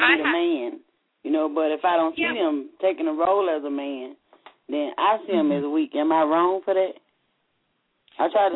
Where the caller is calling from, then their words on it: Mississippi, United States; I'm calling from Mississippi.